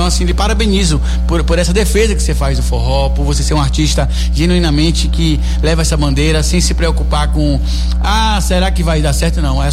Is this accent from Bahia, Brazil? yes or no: yes; Itabuna, Bahia, Brazil; also born or lived in Salvador; Eu sou de Itabuna, mas morei em Salvador também.